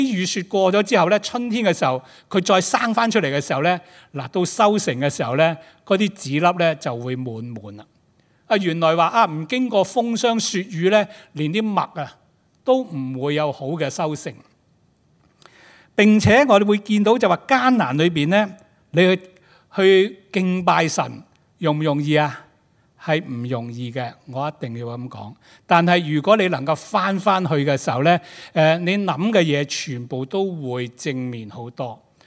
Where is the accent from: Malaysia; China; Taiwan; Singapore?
China; 我们中国人和这个近东人呢，原来都是这样的。